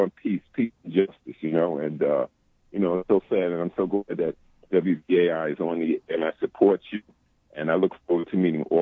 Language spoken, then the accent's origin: English; Queens, New York, United States; I'm 64, born in 52. I'm from Queens, mm-hmm. and not too far from, I think, from where you're from, on the island.